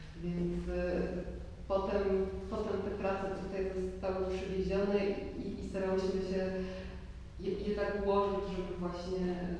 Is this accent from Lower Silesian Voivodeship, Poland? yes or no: yes; Lower Silesian Voivodeship, Poland; Ja wychowywałam się na Dolnym Śląsku, mieszkałam blisko lasu